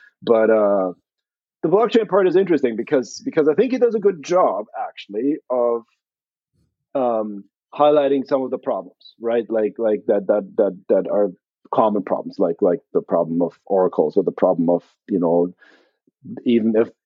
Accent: Germany; born or raised there

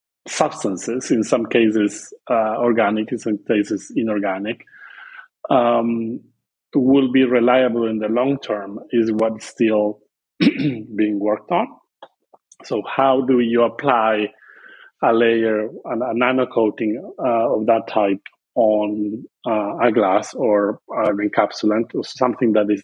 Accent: Argentina; English is a second language; I'm originally from Argentina.

